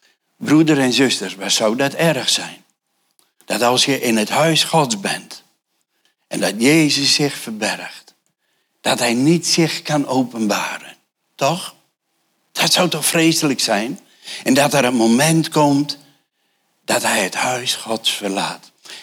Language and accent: Dutch; Urk, Flevoland, Netherlands; Tenminste, ik kom van Urk.